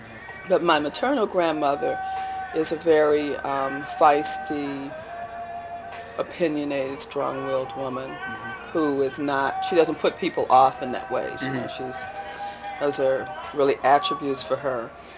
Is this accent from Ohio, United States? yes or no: no; Chicago, Illinois, United States; I was born in Chicago and grew up on the near north side, which is now in a yuppie-fied time called River North.